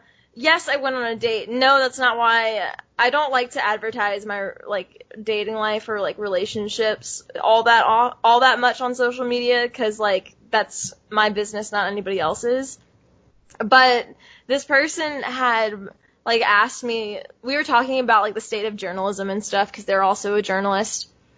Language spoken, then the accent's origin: English; Louisiana, United States; I'm from Louisiana, and so hurricanes are, like, just a part of your upbringing.